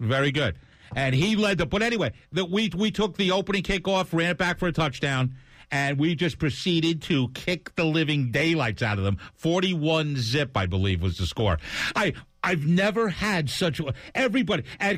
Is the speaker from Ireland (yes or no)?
yes; Ireland; I can say it because I'm Irish.